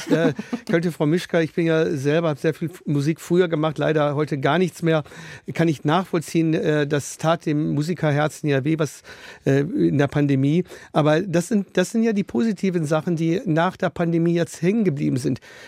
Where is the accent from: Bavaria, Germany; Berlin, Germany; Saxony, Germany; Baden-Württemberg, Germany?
Bavaria, Germany; Würzburg; Ich komme aus Würzburg